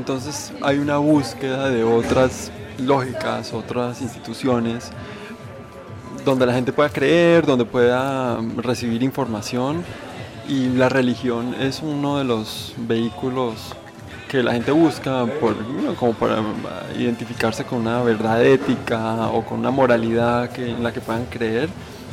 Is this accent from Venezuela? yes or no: no; Bucaramanga, Santander, Colombia; born there; Bucaramanga